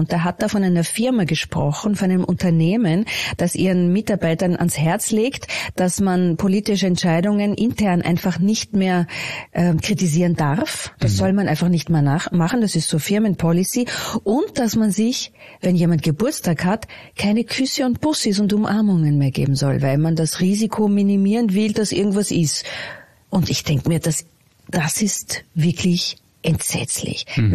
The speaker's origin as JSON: {"language": "German", "region": "Vienna", "country": "Austria", "tie": "born or raised there", "said": "Ich bin in Wien aufgewachsen, also ich bin eine waschechte Wienerin quasi, aber habe eben von beiden Elternteilen Migrationshintergrund."}